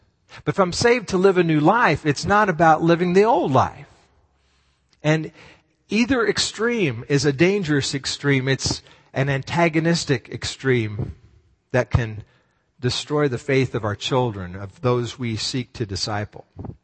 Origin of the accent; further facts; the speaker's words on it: Texas, United States; also born or lived in Oregon; now in New York, United States; I was born in Oregon, but raised in Texas. Sue was born in Minnesota, and we met in Colorado. We've raised our children here in New York.